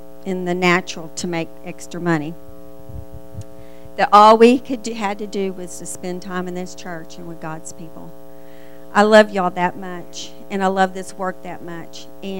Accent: Texas, United States; accent: Texas; You can tell I still got my Texas accent. Yeah. I'm still, you can take the girl out of Texas, but you can't take the Texas out of the girl.

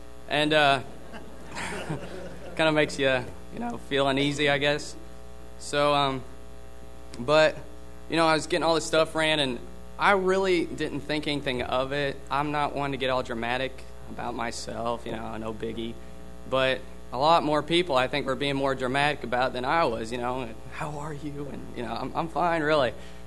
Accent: Godfrey, Illinois, United States; I come from Godfrey, Illinois.

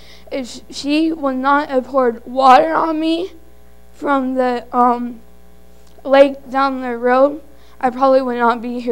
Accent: Eau Claire, Wisconsin, United States; I'm from, well, I came here with the Sisal group, but I'm originally from Wisconsin, of which is in this big city called Eau Claire.

